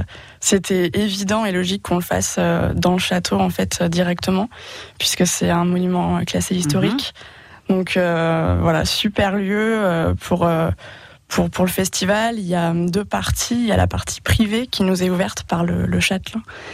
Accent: Excideuil, Nouvelle-Aquitaine, France; étant donné que ça se passe dans ma commune, là où j'ai grandi, à Excideuil, en Périgord vert.

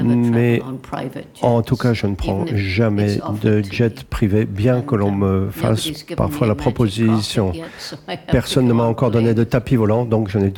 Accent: England, United Kingdom; French is a second language; Mais j'étais chez moi, en Angleterre, là où j'ai grandi, là où vit ma sœur avec sa famille.

